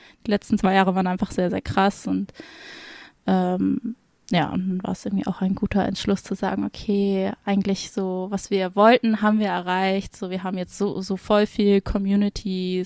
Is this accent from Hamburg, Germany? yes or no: yes; Hamburg, Germany; now in Frankfurt, Germany; ich komme eigentlich aus Hamburg